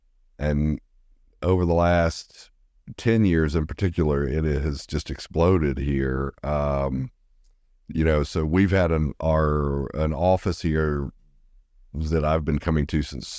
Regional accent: Alabama, United States; my wife and I grew up together. We're both from Alabama. Families are in Alabama.

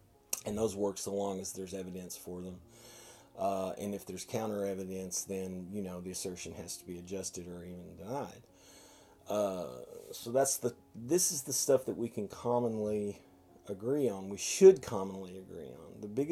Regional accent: Waxahachie, Texas, United States; I know growing up in Waxahachie, one of the things that was fascinating to me

